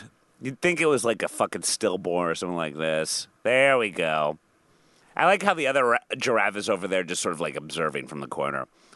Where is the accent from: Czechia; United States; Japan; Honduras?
United States; Midwest; I'm from the Midwest. We get a lot of bats.